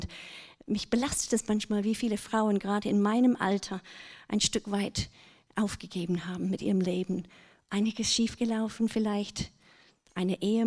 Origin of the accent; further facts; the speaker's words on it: England, United Kingdom; now in Germany; ich komme ursprünglich aus England. Ich bin seit meinem letzten Besuch hier, bin ich wirklich eingeschwäbelt, weil ich mich einbürgern ließ, als Brexit geschah.